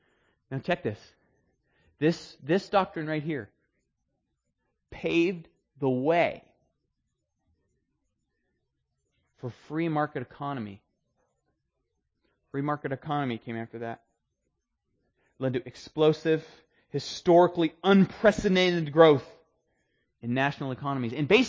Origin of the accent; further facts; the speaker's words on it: Maine, United States; I'm from Maine. We like the pilgrims.